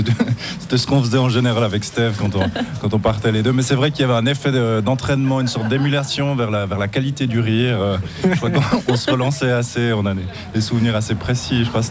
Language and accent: French; Moutier, Bern, Switzerland; moi je suis de Moutier.